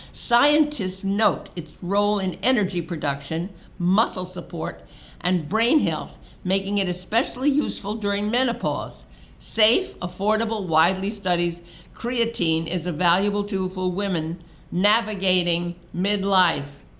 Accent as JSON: {"language": "English", "town": "Brooklyn", "region": "New York", "country": "United States", "said": "I'm not from the South, except the South of New York. Like it's called Brooklyn."}